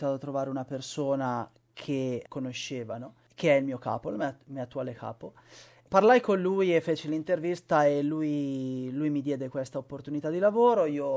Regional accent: Città di Castello, Umbria, Italy; moved away as an adult; now in Sydney, Australia; Ho 31 anni, sto andando per i 32, vengo da Città di Castello che è nell'Alta Umbria.

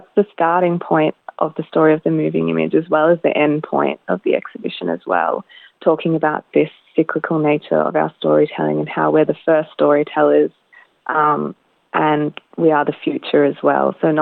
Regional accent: Melbourne, Victoria, Australia; Yeah, so I'm a Tamburang woman. I grew up in Melbourne, but my country is in central Victoria.

